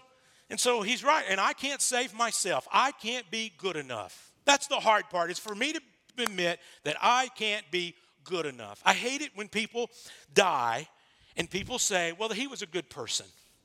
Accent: Texas, United States; And listen, I'm from East Texas. I grew up in East Texas, right?

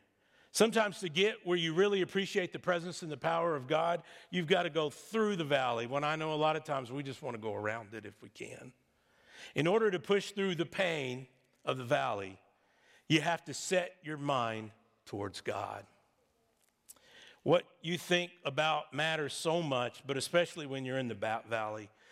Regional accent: Texas, United States; Believe me, I know. I grew up in Texas, so there's a lot of independence.

